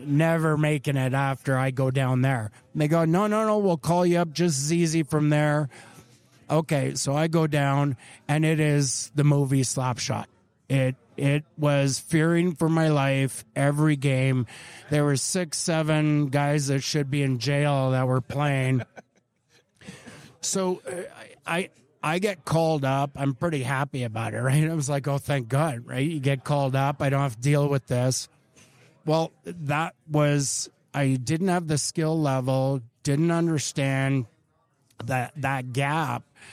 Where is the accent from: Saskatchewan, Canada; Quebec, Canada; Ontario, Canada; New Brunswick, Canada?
Quebec, Canada; Montreal; It's in Montreal. It's my hometown.